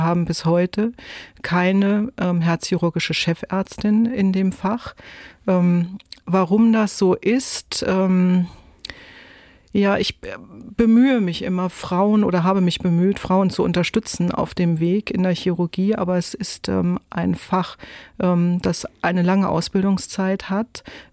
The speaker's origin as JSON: {"language": "German", "town": "Neumünster", "region": "Schleswig-Holstein", "country": "Germany", "tie": "born or raised there", "said": "Denn die Form erinnert mich an die Landkarte meiner Heimat Schleswig-Holstein mit meinem Geburtsort Neumünster."}